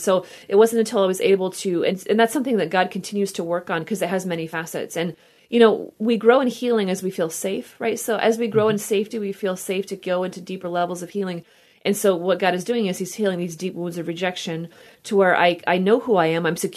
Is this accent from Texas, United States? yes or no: yes; Texas, United States; born there; I was born in Texas. In the state of Texas, all adoptions were closed.